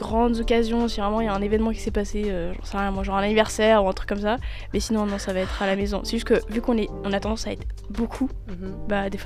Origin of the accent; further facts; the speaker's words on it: Italy; Perso, vu que bah, je suis italienne, on mange à longueur de journée.